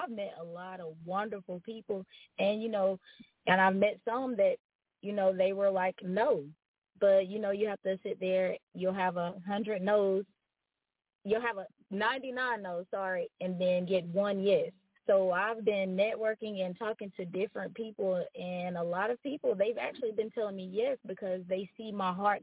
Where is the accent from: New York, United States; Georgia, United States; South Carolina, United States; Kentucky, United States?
South Carolina, United States; Anderson; I was born and raised in Anderson, South Carolina.